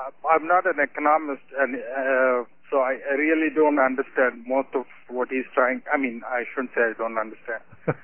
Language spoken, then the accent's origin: English; India; I'm from India, so